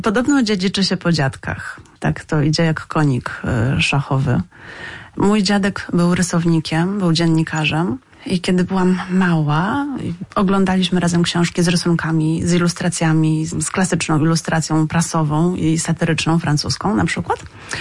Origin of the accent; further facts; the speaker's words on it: Kielce, Świętokrzyskie Voivodeship, Poland; Wychowywałam się właściwie w domku przy lesie. No ale później nadszedł ten czas, kiedy trzeba było do szkoły jednak pójść. W związku z tym rodzice przeprowadzili się do Kielc.